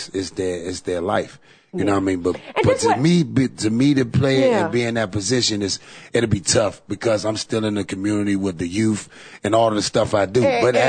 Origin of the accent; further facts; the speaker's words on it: North Carolina, United States; now in Manhattan, United States; And I'm from North Carolina, but I migrated to Manhattan, New York in the 70s.